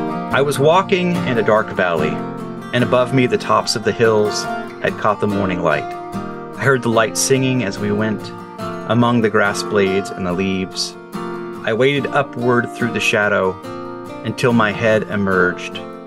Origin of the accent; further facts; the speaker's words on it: Nebraska, United States; now in Oregon, United States; David, you and I grew up together in Nebraska. Now we both live here in Western Oregon.